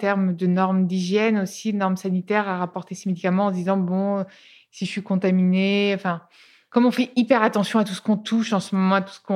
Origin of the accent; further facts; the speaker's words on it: Italy; Je suis italienne, donc il y a les mêmes là-bas.